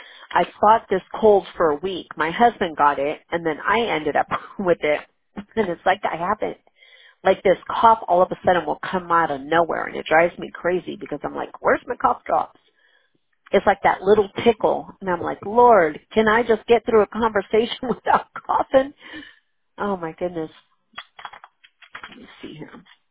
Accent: West Coast, United States; I've had people ask me if I'm from the South, because I guess my name's popular in the South. I have no idea. I'm like, no, I'm from the West Coast.

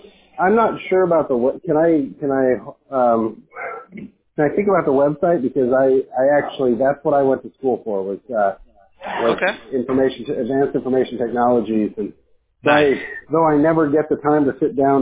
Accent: Fresno, California, United States; I was raised in Fresno in the armpit of California.

